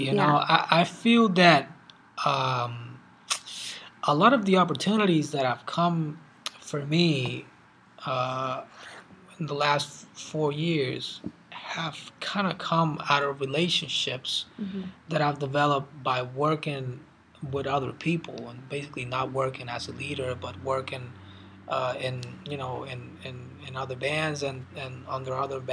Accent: Puerto Rico; growing up in Puerto Rico

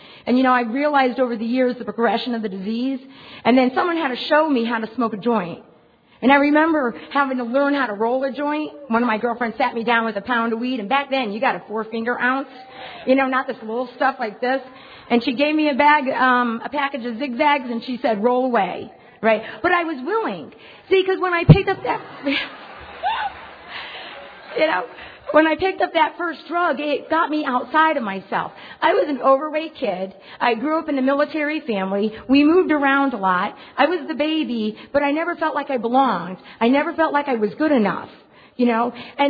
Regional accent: Hartford, Connecticut, United States; I've had the privilege of speaking at our convention in Connecticut. I come from the Hartford area in Connecticut.

